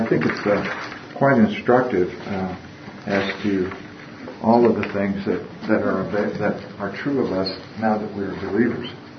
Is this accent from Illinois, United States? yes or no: yes; Illinois, United States; Like if you grew up in Illinois like I did, I came out here sounding like I was from Illinois.